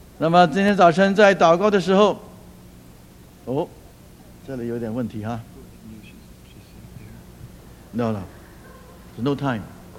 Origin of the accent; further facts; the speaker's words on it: Beijing, China; now in United States; 我自己是生长在北京，我不告诉你们多少年以前哈。 那么我老家是保定府，我生长在北京，我来到美国30多年了，快40年了